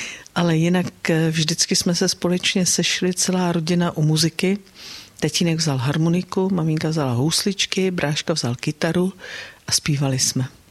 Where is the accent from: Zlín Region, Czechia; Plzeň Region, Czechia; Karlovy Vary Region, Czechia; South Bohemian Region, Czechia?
South Bohemian Region, Czechia; Tábor; born there; Narodila jsem se v Táboře.